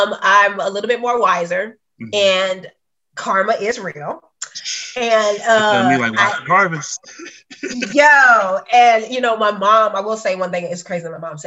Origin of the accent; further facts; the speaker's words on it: California, United States; because I grew up in West Angeles.